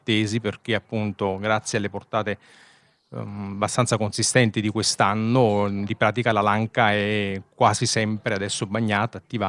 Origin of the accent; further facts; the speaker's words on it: Naples, Campania, Italy; Per quanto vivate ormai in Emilia Romagna tantissimi anni, ma assolutamente no, sono di Napoli.